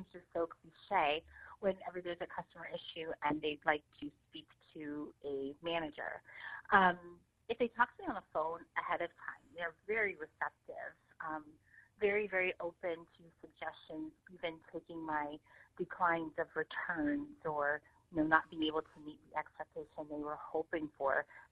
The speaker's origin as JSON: {"language": "English", "region": "Alaska", "country": "United States", "tie": "born or raised there", "said": "And growing up in Alaska, I didn't really think much of it or even really considered the community that I lived in could potentially be racist"}